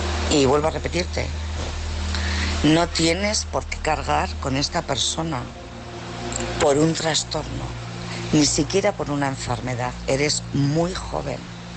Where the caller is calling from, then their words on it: Bilbao, Basque Country, Spain; de Bilbao.